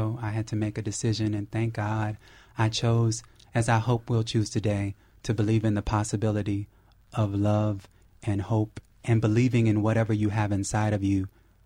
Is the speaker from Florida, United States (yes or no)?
yes; Marianna, Florida, United States; I grew up in a little town called Mariana, Florida. I grew up on the land on which my ancestors had actually been both master and slave.